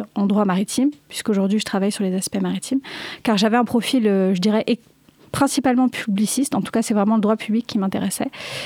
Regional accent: Brittany, France; Je suis bretonne, je suis née à pas très loin de Brest et j'ai toujours été attachée à la protection du littoral breton

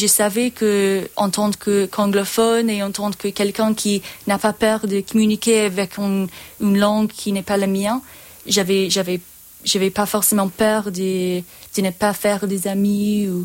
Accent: Ireland; French is a second language; quand je suis rentrée chez moi en Irlande, après avoir passé un an dans des autres pays

